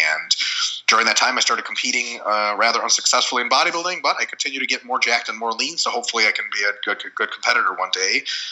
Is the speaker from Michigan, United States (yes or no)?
yes; Detroit, Michigan, United States; So I did most of my growing up in the Detroit metro area in Michigan.